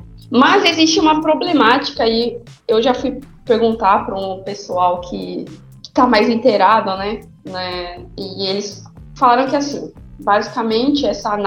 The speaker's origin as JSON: {"language": "Portuguese", "region": "São Paulo", "country": "Brazil", "said": "Mas eu sou daqui, sou de São Paulo e estou aqui atualmente estudando na Federal de Sergipe."}